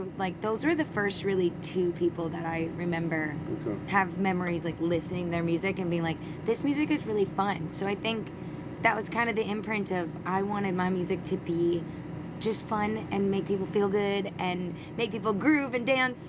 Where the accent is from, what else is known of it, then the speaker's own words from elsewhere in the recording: Florida, United States; born there; I didn't really actually probably find out that I was born in Florida until I was older